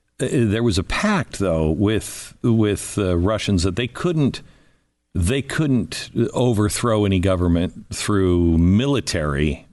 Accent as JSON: {"language": "English", "country": "United States", "tie": "born or raised there", "said": "I was born in 64 and born in America, and your life and my life are completely different."}